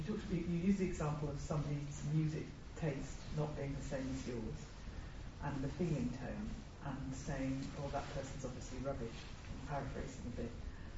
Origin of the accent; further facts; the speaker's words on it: England, United Kingdom; Now, I don't know if this is because I'm English